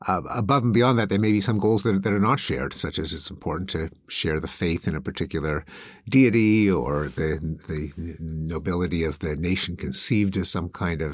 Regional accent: Canada; I grew up in Canada, which imported the British system.

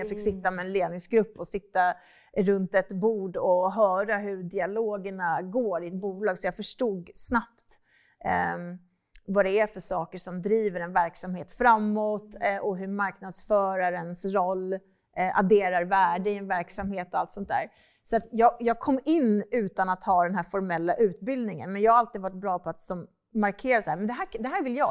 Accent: Hässelby, Stockholm County, Sweden; Ja, jag är uppvuxen ute i Hässelby med mamma och pappa och min syster

